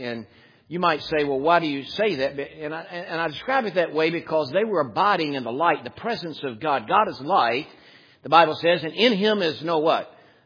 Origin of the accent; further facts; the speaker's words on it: Lynchburg, Virginia, United States; I'm from Lynchburg, Virginia, and I used to say naked.